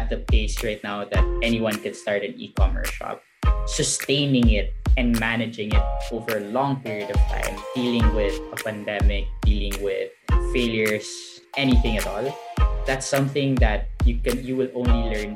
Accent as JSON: {"language": "English", "country": "Philippines", "tie": "born or raised there", "also_born_or_lived": "United States", "said": "Well, I come from a family of manufacturers, born and raised in the Philippines."}